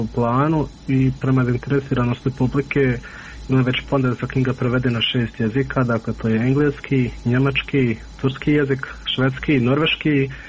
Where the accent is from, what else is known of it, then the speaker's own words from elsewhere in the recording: Miljevina, Republika Srpska, Bosnia & Herzegovina; mi smo svi gore iz Miljevine